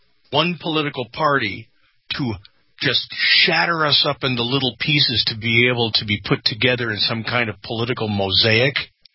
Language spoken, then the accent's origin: English; Chicago, Illinois, United States; Believe me, I'm from Chicago. I understand that.